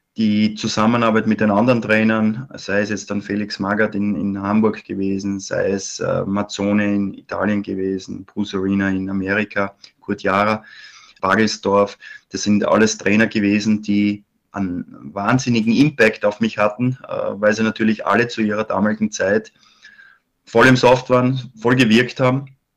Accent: Graz, Styria, Austria; Also ich bin ja Grazer und war von klein auf natürlich bekennender Sturm Graz-Fan.

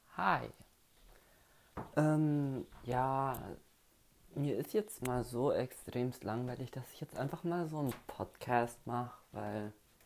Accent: Bavaria, Germany; und ich komme aus Bayern.

